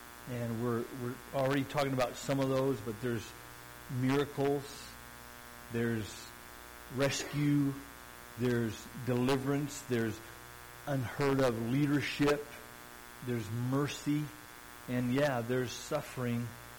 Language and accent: English; Farmington, New Mexico, United States; My family, I grew up in Farmington. My family and I were out on the lake, on Navajo Lake